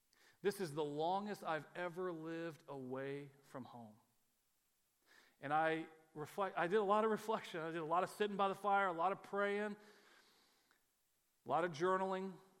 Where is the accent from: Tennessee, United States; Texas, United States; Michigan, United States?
Texas, United States; I think that being able to finally say, I'm from Texas, it's not my home